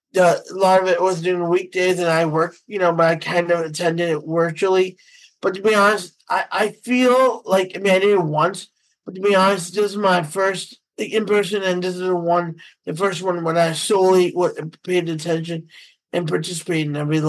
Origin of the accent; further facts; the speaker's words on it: Cleveland, Ohio, United States; I'm from the Cleveland area.